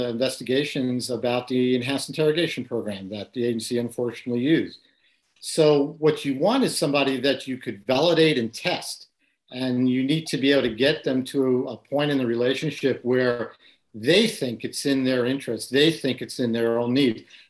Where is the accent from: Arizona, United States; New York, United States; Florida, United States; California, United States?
New York, United States; Bronx; I grew up in the Bronx. And from a pretty poor family.